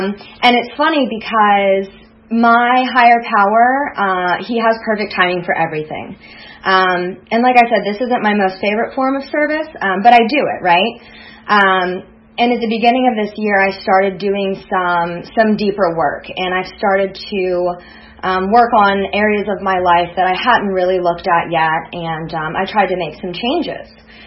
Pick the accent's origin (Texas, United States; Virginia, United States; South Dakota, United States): Virginia, United States; I grew up in Virginia, and as I was growing up, I lived with my father and my stepmother.